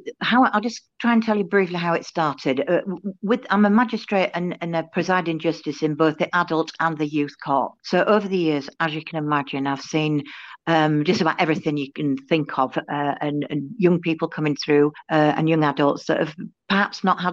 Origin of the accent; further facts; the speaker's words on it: Bradford, Yorkshire and the Humber, United Kingdom; I was born in Bradford and I've grown up here. Went to school in Bradford to Bellevue Girls Grammar.